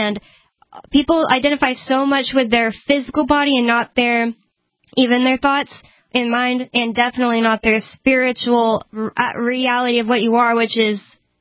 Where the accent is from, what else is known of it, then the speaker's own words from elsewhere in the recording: Kansas, United States; also born or lived in Tennessee / Texas; I was growing up in the Bible Belt because I grew up in like Kansas, Tennessee, and Texas. My parents were. Or my dad was in the army, and my parents were Christian.